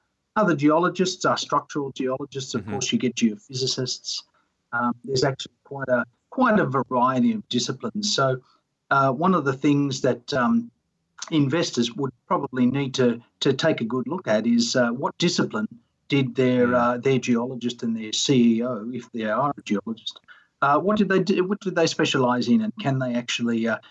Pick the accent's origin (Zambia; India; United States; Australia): Australia; I may have been being an Australian, but yeah.